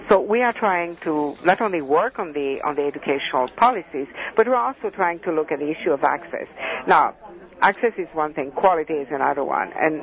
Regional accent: Canada; whether we are in Canada, my home country, or in Croatia, or indeed in South Africa

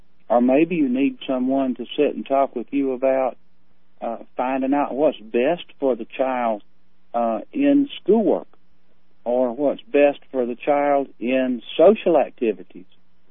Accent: the South, United States; But it does because I was raised in the South in the '60s.

